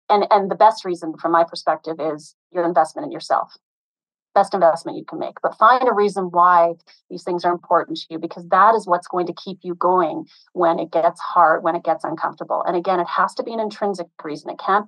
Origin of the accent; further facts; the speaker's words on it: Canada; I am Canadian